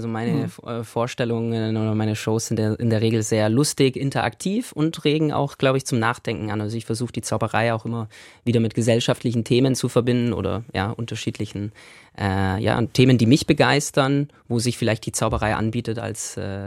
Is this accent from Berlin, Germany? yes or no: no; Ursberg, Bavaria, Germany; wo ich aufgewachsen bin, Ursberg, da sind ja über 2000 Menschen mit Behinderung stationiert. Es war ein besonderes Umfeld. Bin da zur Grundschule gegangen und zum Gymnasium.